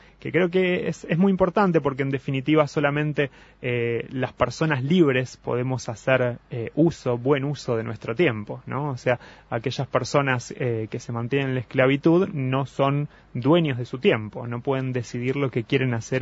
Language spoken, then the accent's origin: Spanish; Argentina; now in Uruguay; yo soy argentino, estoy aquí en Uruguay hace 3 años